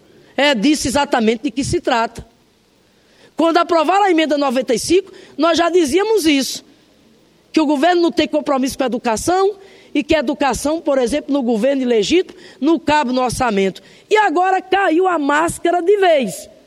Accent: Rio Grande do Norte, Brazil; esse debate surgiu exatamente lá no meu estado, a partir da ameaça que paira hoje sobre a comunidade Alcauã, situada lá no município chamado Poço Branco, lá no Rio Grande do Norte.

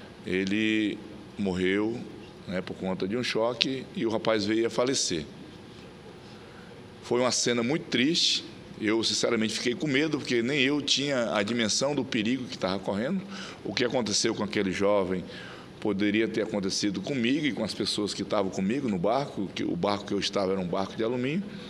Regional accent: Rio Branco, Acre, Brazil; eu que nasci em Rio Branco, nasci na 6 de agosto, já convivi com algumas alagações.

